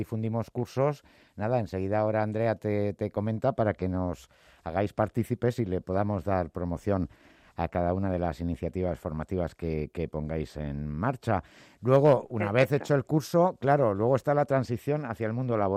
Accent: Madrid, Community of Madrid, Spain; soy madrileñas también

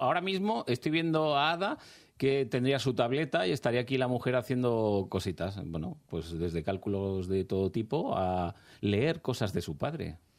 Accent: Málaga, Andalusia, Spain; Te dieron el premio allí en mi pueblo, Premio Málaga de Ensayo, en la quinta edición.

